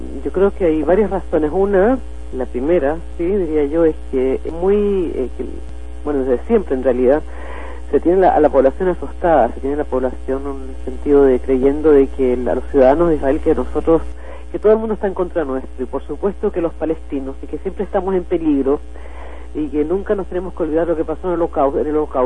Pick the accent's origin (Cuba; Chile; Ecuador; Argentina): Chile; yo creo que nosotros como chilenos, chilenas, lo conocemos eso muy bien